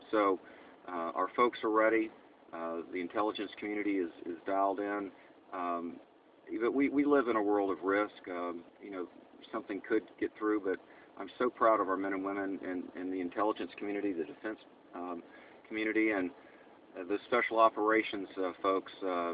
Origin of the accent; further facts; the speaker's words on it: Titusville, Florida, United States; I grew up in Titusville, Florida. My dad launched rockets at the Cape